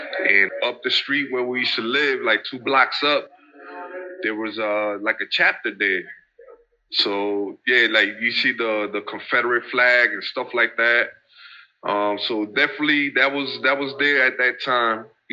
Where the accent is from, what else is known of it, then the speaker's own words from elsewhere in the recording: Humacao, Puerto Rico; born there; I was born in Puerto Rico, in Humacao, Puerto Rico.